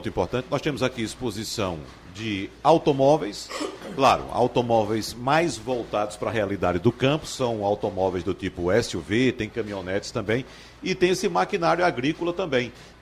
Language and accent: Portuguese; Arcoverde, Pernambuco, Brazil; Eu sou de Arco Verde.